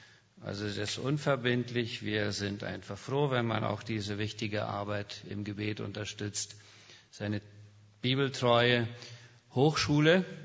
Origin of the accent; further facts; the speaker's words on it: Chaco, Paraguay; Bin geboren, aufgewachsen im Busch vom Chaco Paraguays. Hab 7 Geschwister. Mein Vater war ursprünglich Lehrer und später Pastor. Ansonsten sind wir auf dem Bauernhof aufgewachsen.